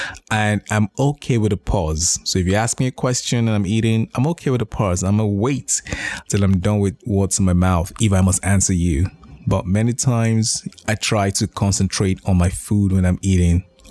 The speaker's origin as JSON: {"language": "English", "country": "Nigeria", "said": "I'm from Nigeria originally"}